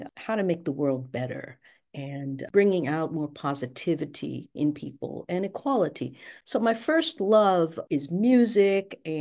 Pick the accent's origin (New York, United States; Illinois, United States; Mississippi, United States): New York, United States; New York City; I grew up in Brooklyn, New York. It was an urban area. Flatbush was the neighborhood. Went to Erasmus Hall High School.